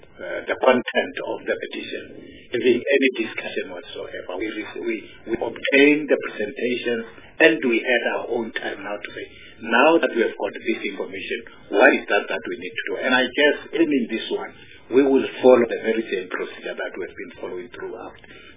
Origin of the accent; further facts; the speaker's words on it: Limpopo, South Africa; I'm hailing from Limpopo. It's where I come from.